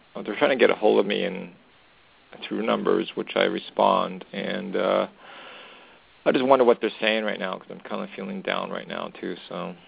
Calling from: Canada; Good morning, it's … calling from Canada.

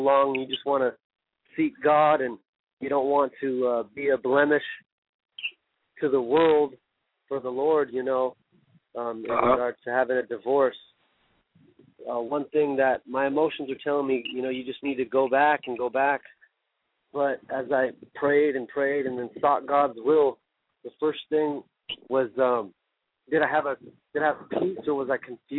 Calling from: Riverside, California, United States; Hey, how you doing? … from Riverside.

